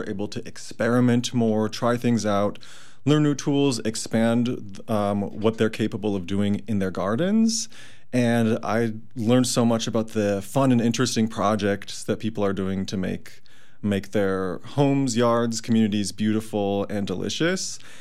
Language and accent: English; Omaha, Nebraska, United States; I'm originally from Nebraska, but probably the least Nebraska part of Nebraska, Omaha, where it's the most hilly and most populous.